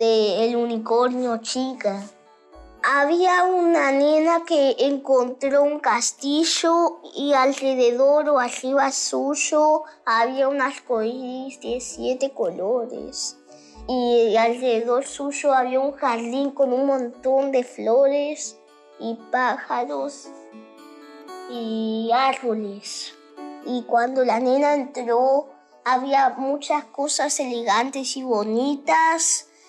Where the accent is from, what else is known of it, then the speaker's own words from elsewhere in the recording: Goya, Corrientes, Argentina; soy de Goya Corrientes.